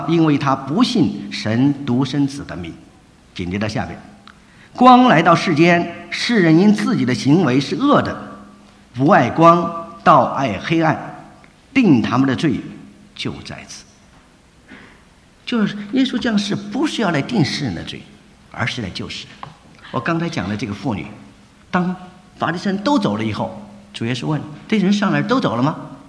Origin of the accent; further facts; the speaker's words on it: China; now in United States; 我也是来美国以前，别人告诉我说，东方的嫉妒和西方的嫉妒不太一样。我们中国人的嫉妒就是说